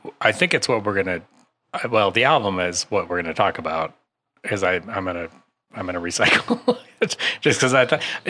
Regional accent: Ogden, Utah, United States; So I gotta go with, in my hometown, Ogden.

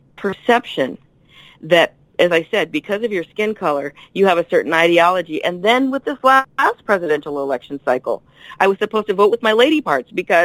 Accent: San Francisco, California, United States; I was born in San Francisco, and I I lived in San Francisco until my mid-30s, and I still live in the Bay Area

